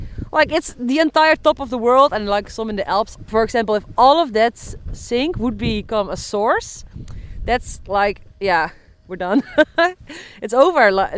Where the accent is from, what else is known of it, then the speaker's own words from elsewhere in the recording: Netherlands; I'm from the Netherlands and I am currently doing my master's conservation and restoration ecology at the Radboud University in Nijmegen, which is in the Netherlands.